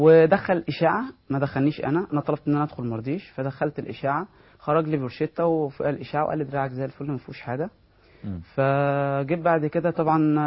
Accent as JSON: {"language": "Arabic", "country": "Egypt"}